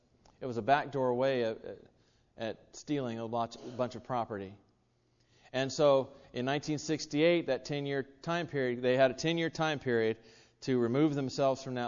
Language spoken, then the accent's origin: English; Cocoa, Florida, United States; I grew up in First Christian Church at Cocoa.